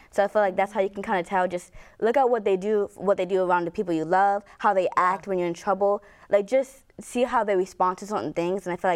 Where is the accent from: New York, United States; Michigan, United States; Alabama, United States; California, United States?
Alabama, United States; I'm 15 years old, and I'm from Alabama.